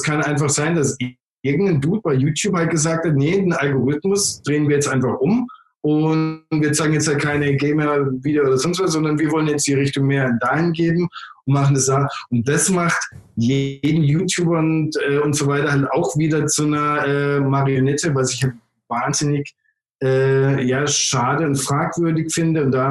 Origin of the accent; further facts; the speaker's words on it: Southern Germany, Germany; Vor allem, wo ich herkomme, aus Süddeutschland, da ist halt immer noch mehr, das ist scharfe Häuslebauer und so.